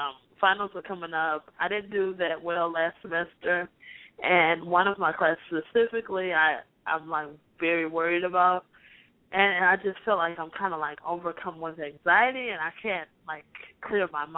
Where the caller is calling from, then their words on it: New York, United States; I'm calling from New York.